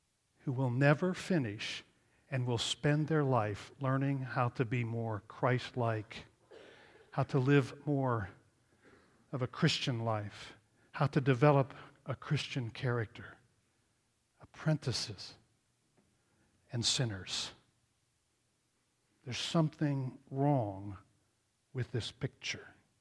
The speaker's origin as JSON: {"language": "English", "town": "Beaver Falls", "region": "Pennsylvania", "country": "United States", "tie": "born or raised there", "said": "I grew up in Beaver Falls. My parents were members of the College Hill Presbyterian Church."}